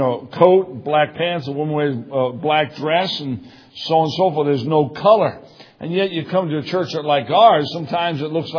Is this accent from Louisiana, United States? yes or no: no; Brooklyn, New York, United States; born there; I was born in Brooklyn.